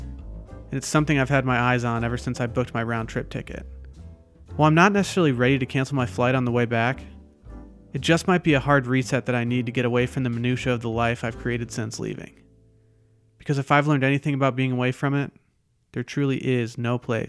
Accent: Harbor Springs, Michigan, United States; I'm from Harbor Springs, Michigan, a small town that resides 4 hours north of Detroit on Lake Michigan.

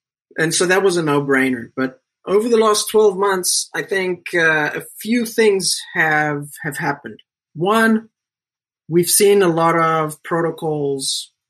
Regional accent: South Africa; I grew up in South Africa, and my family wanted to leave the country in the early 90s

